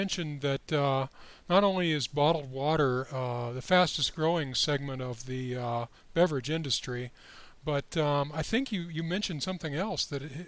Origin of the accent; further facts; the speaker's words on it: Colorado, United States; I come from Colorado, where for the most part we have very good water